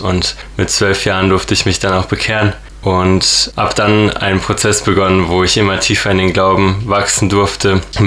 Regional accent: Germany; born there; Genau, ich bin in Deutschland geboren, meine Eltern kommen aber aus Russland. Ich durfte mit einer gläubigen Mutter aufwachsen

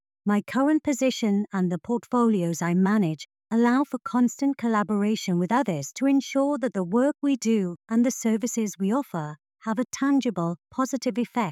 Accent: South Africa; first language Afrikaans; English is a second language; At school, my enthusiasm for language, especially my mother tongue, Afrikaans, blossomed, both in class and at Eisteddfods and public speaking events.

